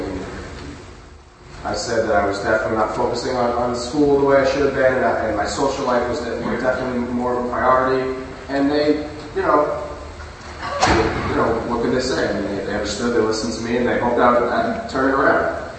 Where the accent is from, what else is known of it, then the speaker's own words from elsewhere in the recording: Hopkinton, Massachusetts, United States; I still live now in the house that I, you know, the first house I ever lived in. So I, growing up in Hopkins, you know, I knew all the same friends